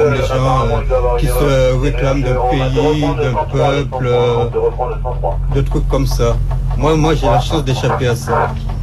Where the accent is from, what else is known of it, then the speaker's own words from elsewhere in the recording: French Antilles, France; born there; Moi, mes parents sont d'origine indienne, mais moi, je suis né aux Antilles. Mais j'ai vécu ici, surtout.